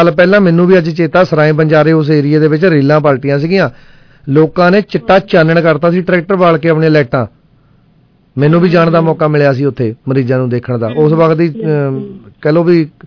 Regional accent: Fatehgarh Sahib, Punjab, India; ਫਤਿਹਗੜ੍ਹ ਸਾਹਿਬ ਸਾਡਾ ਜ਼ਿਲ੍ਹਾ, ਸ਼ਹੀਦਾਂ ਦੀ ਧਰਤੀ ਆ

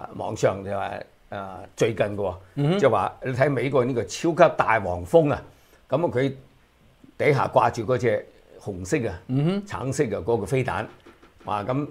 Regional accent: China; 但係我哋中國人有句話就係親兄弟都有算明帳

